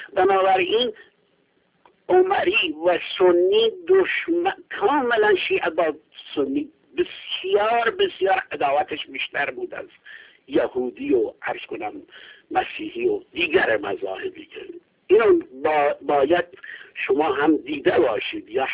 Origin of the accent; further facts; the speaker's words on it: Iran; accent: Kurdish; first language Kurdish; Persian is a second language; خب من لهجه دارم در این زبان فارسی.